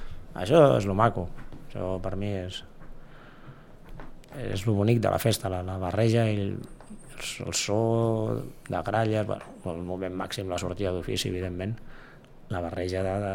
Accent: Sitges, Catalonia, Spain; ara passen els del meu poble, no? Uh-huh. El so aquest que tenim aquí a Sitges

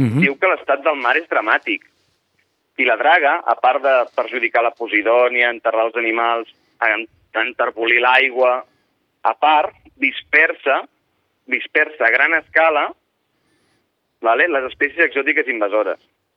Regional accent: Sitges, Catalonia, Spain; nosaltres, que som de Sitges, Biodiversitat Sitges, som d'aquí

